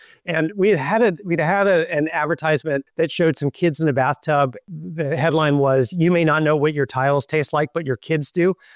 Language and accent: English; United States; different way than what I'd grown up with in the States.